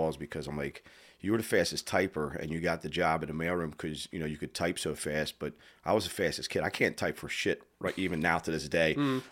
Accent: Palmyra, United States; Yeah, I'm a local guy. I'm from Palmyra my whole life. Never left, still in Palmyra. Grew up on the the other side of the tracks

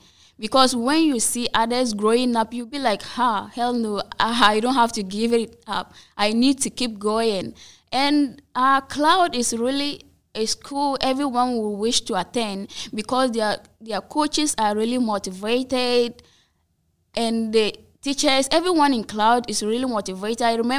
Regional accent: Sandema, Upper East, Ghana; and I'm from Sandama, from the Upper East region, which is in Ghana.

